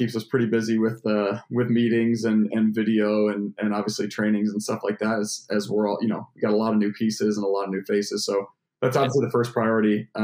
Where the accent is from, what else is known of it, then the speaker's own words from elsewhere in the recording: Syracuse, New York, United States; So I was born and raised in Syracuse. I went to university in Syracuse.